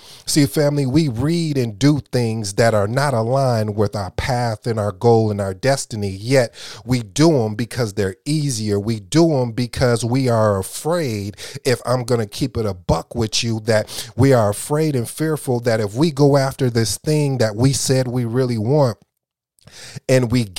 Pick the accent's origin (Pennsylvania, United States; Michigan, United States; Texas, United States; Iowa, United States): Michigan, United States; Flint; also born or lived in Kalamazoo; I grew up in Michigan, Flint and Kalamazoo to be exact.